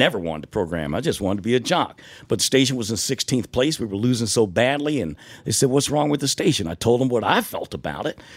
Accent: Detroit, Michigan, United States; I mean, growing up in Detroit, I mean, I played all that stuff on the radio, man.

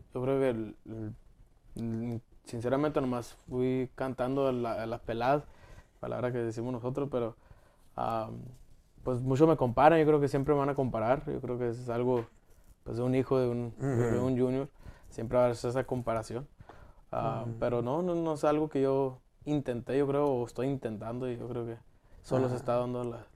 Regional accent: Phoenix, Arizona, United States; Pues siempre he dicho que soy de Phoenix. Siempre he sido y siempre he dicho.

